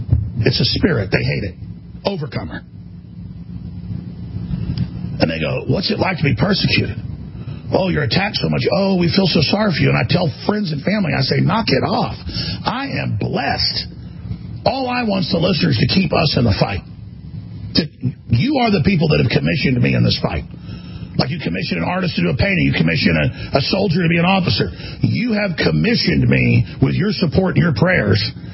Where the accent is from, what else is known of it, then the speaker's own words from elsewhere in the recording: Texas, United States; Because I'm organic. I came from Texas.